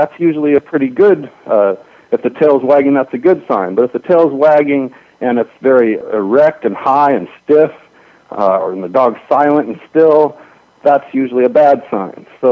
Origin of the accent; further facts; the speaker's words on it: Hollywood, California, United States; I grew up and I was born and raised in Hollywood, and just being here, it just comes with the territory.